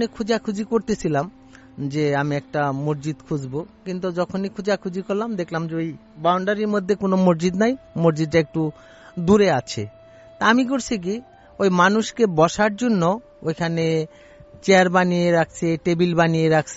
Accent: Savar, Dhaka Division, Bangladesh; ঢাকা সাভার থেকে আসছি।

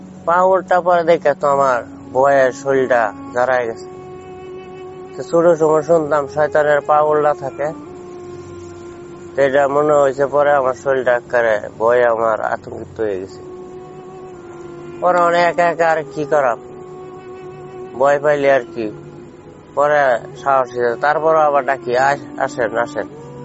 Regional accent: Sreepur, Dhaka Division, Bangladesh; আমার বাড়ি বেলতলি থানা শ্রীপুর জেলা গাজীপুর।

